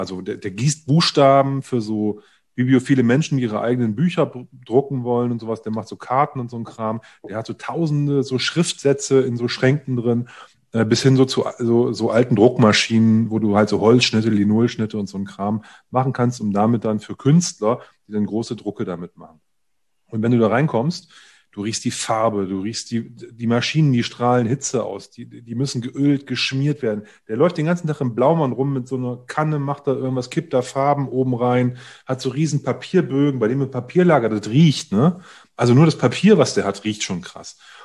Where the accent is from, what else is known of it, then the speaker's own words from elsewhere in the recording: Oldenburg, Lower Saxony, Germany; born there; das Museumsdorf in Oldenburg, wo die Leute da irgendwie Brot backen. Ich komme ja aus der Ecke, so gebürtig auch, ne?